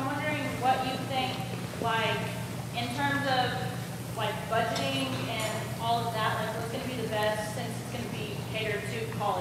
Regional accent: Texas, United States; now in Alabama, United States; Well, I'm from Texas, but I've moved to Alabama, and like one thing that I'm like always finding with meeting people is that like Tex-Mex is not a thing in Alabama.

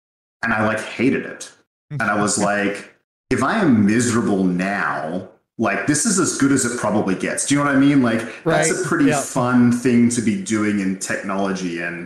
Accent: Australia; I'm from Australia originally. That's where I grew up.

